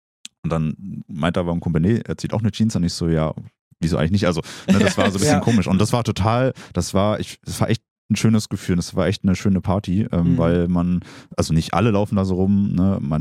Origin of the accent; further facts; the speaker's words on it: Stuttgart, Baden-Württemberg, Germany; weil es auch meine Heimatstadt ist tatsächlich.